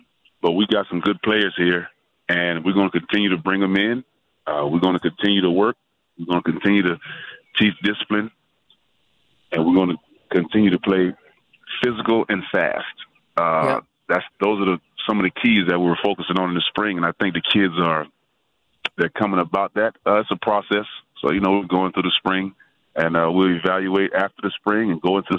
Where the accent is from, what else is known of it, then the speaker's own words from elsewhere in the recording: Orangeburg, South Carolina, United States; So, taking it back to high school, I'm from Orangeburg, South Carolina, and growing up there, football was one of the caveats for all the younger kids in the neighborhood, at the park, where you have it.